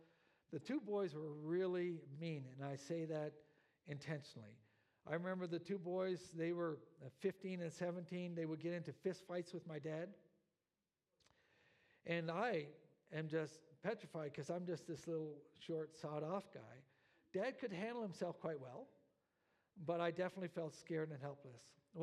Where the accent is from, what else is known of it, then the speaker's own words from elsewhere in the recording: Newfoundland and Labrador, Canada; I'm from Labrador and I'm from an Inuit background.